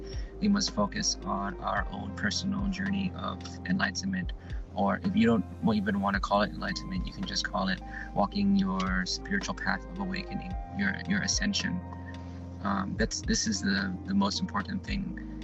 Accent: United States; I'm just picking on America because I'm American, okay?

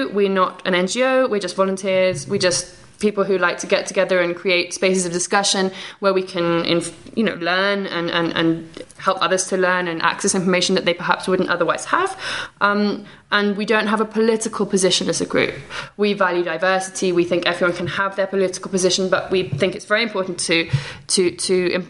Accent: England, United Kingdom; I'm from England, but I already spoke Spanish, and I'd been interested in Latin America for a long time

